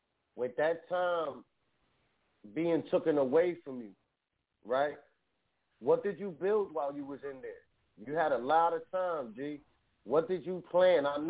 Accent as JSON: {"language": "English", "town": "Bronx", "region": "New York", "country": "United States", "said": "I'm from Uptown, from the Bronx. I didn't know nothing until I left the Bronx, you feel me?"}